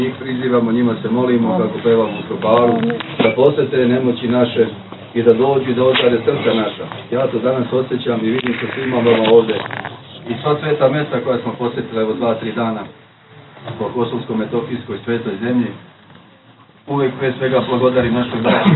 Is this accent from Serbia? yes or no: no; Republika Srpska, Bosnia & Herzegovina; dolazim iz Republike Srpske